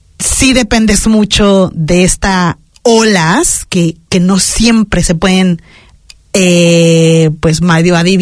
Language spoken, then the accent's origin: Spanish; Mexico; los que venimos de México